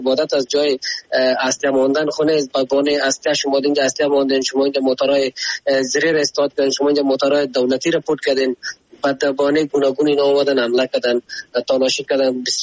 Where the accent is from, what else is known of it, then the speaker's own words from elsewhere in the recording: Afghanistan; ما خو افغان هستیم